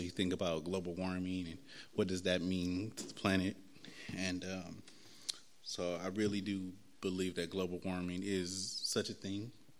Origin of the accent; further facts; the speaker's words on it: Oakland, California, United States; And I'm born and raised in Oakland, been here most of my life. I'm a product of Oakland, very proud product of Oakland, California. And, you know, it's very community-centered. Like, it's very diverse. A lot of different things, raised, upbringing. Went to Oakland Public Schools, went to Oakland Tech High